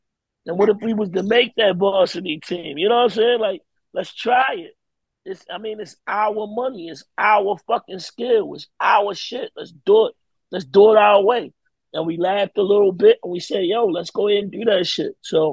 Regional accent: Baltimore, Maryland, United States; Yeah, yo, I'm not supposed to be here from Baltimore. Like, don't forget that. I'm not from New York.

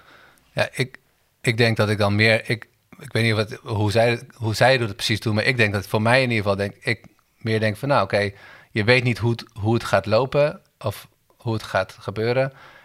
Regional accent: Nepal; moved away; ik ben opgegroeid in Nepal.

